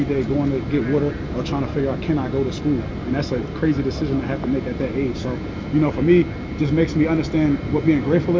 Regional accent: United States; because, you know, me being American and, you know, not really knowing all my history and things like

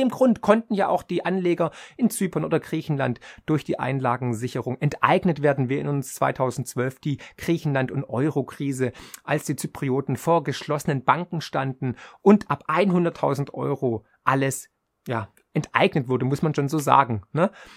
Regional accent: Baden-Württemberg, Germany; Und für mich als Schwabe besonders schlimm, dass es auf dem Sparbüchle keine Verzinsung mehr gibt.

